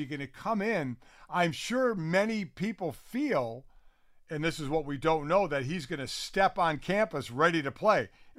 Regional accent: Cleveland, Ohio, United States; You know, I grew up in Cleveland, where we get 8,000-10,000 a game, and you get a lot of high recruits out of the Cleveland area.

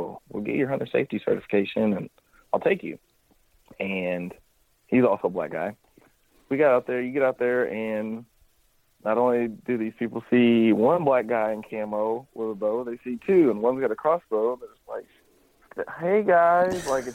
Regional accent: Missouri, United States; also born or lived in Kentucky; I was born in Kentucky, grew up in Missouri, and like Kentucky's further in the South.

